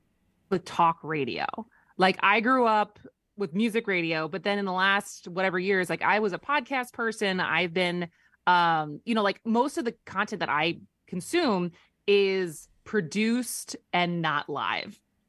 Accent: Madison, Wisconsin, United States; So I'm from Madison. So this is a little bit of a homecoming for me because I grew up in the the West Side, Nacoma area. So by Monroe Street.

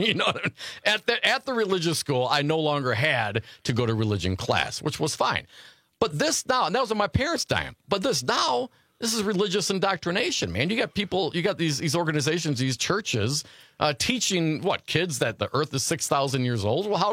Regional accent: Stevensville, Wisconsin, United States; born or raised there

